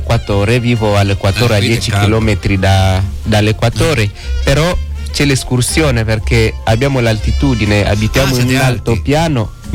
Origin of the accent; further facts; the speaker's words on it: Butembo, North Kivu, DR Congo; now in Italy; Vengo da Butembo, dalla città di Butembo.